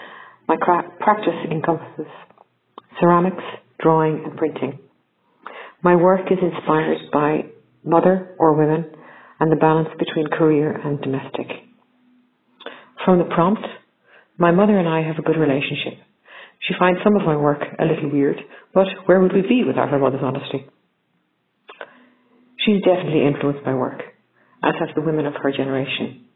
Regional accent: Ireland; now in Germany; I am an Irish artist living in Germany in a little village between Düsseldorf and Duisburg.

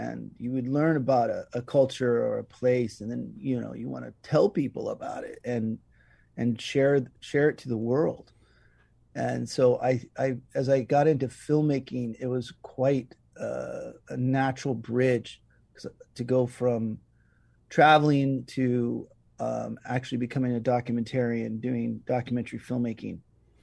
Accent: Hawaii, United States; And, you know, in the 70s, growing up on the Big Island, it was almost like a developing country, but I mean that in a really good way, quite rural.

